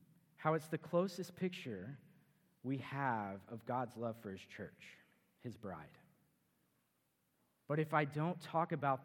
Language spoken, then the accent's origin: English; Texas, United States; My wife is proper Canadian, and I am proper Texan.